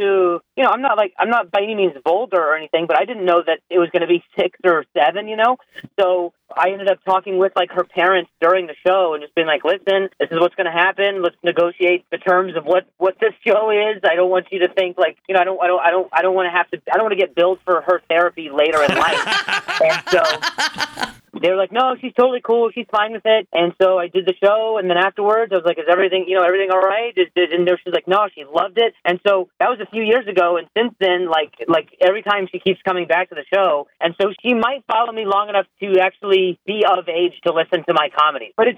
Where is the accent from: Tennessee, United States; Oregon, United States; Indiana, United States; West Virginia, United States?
Indiana, United States; Indianapolis; also born or lived in Las Vegas; now in Los Angeles, United States; I'm from Indianapolis. I know how it can go. I grew up in Vegas for some time, and then now I live out in Los Angeles.